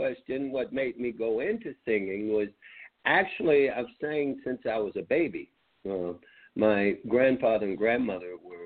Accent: Meridian, Mississippi, United States; I'm from Meridian, Mississippi.

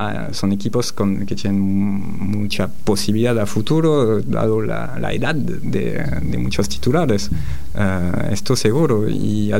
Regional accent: south of France, France; yo soy del sur de Francia y ahí era como más fútbol que rugby

